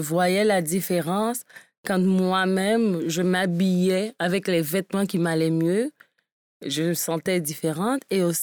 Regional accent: Cap-Haïtien, Nord, Haiti; moved away as an adult; Moi, je suis née en Haïti.

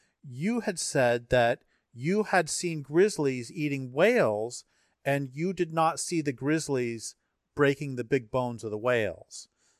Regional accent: Colorado, United States; Because, you know, I grew up in Colorado and drove through Wyoming a bazillion times

